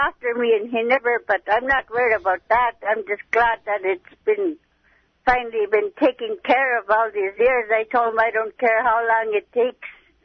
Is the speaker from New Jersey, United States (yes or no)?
no; Bethel, Alaska, United States; I grew up in Bethel